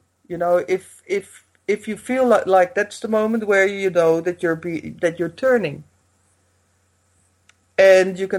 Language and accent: English; Netherlands; in what used to be my home country, Holland